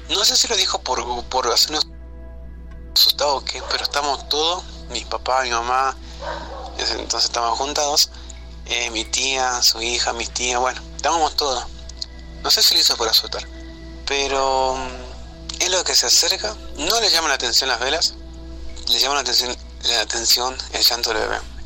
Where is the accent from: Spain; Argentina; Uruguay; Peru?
Argentina; Salta; soy de Salta, la capital, Argentina. Me encanta México.